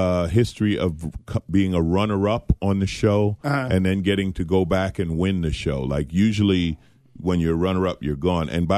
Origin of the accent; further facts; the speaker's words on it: New York City, New York, United States; now in Los Angeles, United States; But, yeah, I grew up in New York and Queens. Then I moved to L.A.